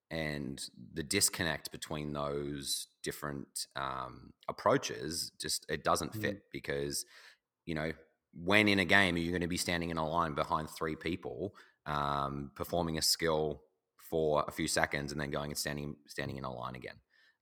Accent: Australia; I've been lucky to sort of growing up in Australia, where there's a very big focus on that sort of approach towards teaching and coaching.

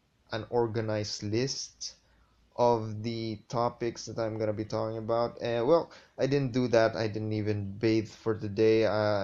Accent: Philippines; I'm still geographically illiterate, considering I'm a Filipino and I should know at least what Ilocos is.

